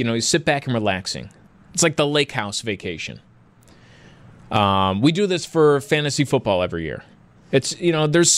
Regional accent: Buffalo, New York, United States; And again, this is not a shot on Buffalo, my hometown that I love here. I would say anybody, come on down to Buffalo.

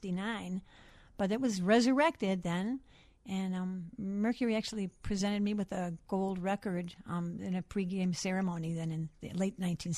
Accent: Chicago, Illinois, United States; I was born in Chicago, and I went to Roosevelt High School. On the Northwest Side.

